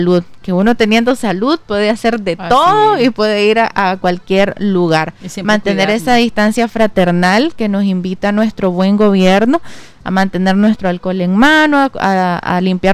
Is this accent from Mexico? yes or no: no; Nicaragua; lo que somos como nicaragüenses.